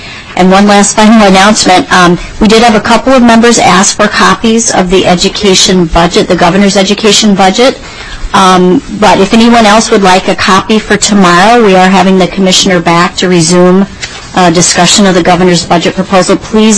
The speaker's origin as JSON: {"language": "English", "region": "South Dakota", "country": "United States", "tie": "born or raised there", "said": "growing up in South Dakota, I was a future homemaker of America"}